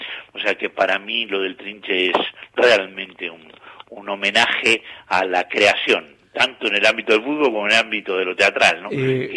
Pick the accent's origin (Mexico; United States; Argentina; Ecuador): Argentina; now in Spain; Yo siempre, desde el año 76 que vivo en España, y nunca dejé de sentir que soy doble, ¿no? Completamente, ¿no? No dejé de ser argentino, pero soy español